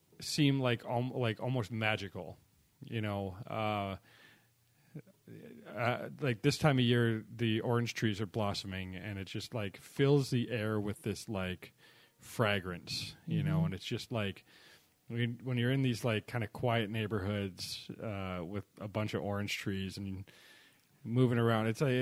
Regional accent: Wisconsin, United States; obviously we're from Wisconsin. I mean, I don't know if that's obvious to our Japanese listeners, but we're all from Wisconsin.

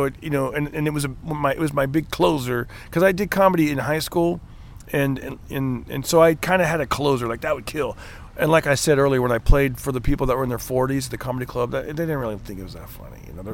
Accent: Fresno, California, United States; I'd been doing comedy for 3 months and it was in Fresno, my hometown.

